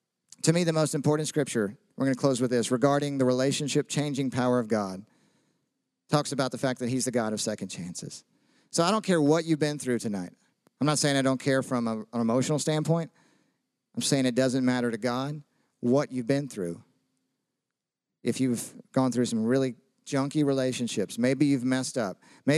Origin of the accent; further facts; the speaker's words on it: the South, United States; I'm from the South. And so in the Southern church, they don't stab you in the back.